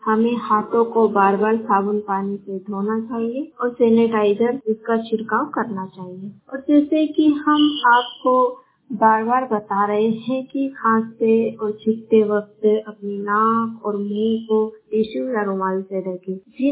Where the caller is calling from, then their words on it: Rajgarh, India; जिला राजगढ़ से … स्वास्थ्य वाणी के माध्यम से बोल रही हूँ।